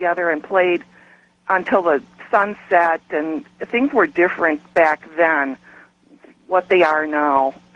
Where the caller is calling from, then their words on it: Oshkosh, Wisconsin, United States; I'm calling from Oshkosh, Wisconsin.